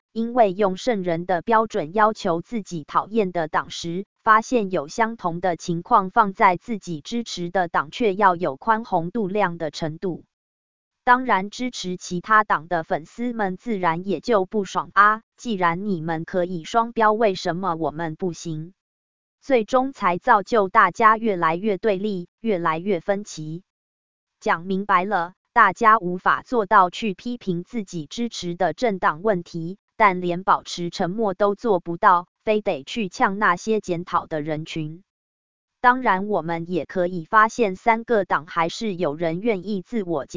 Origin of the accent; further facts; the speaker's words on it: Taiwan; 那么2023年的我会调侃我们台湾人